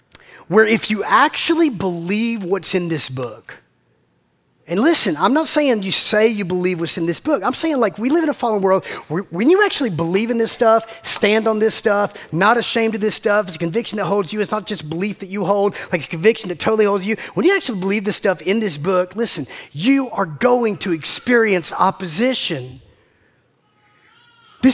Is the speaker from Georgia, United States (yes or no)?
yes; Macon, Georgia, United States; I grew up in Macon. They didn't teach us SAT words in Macon, man.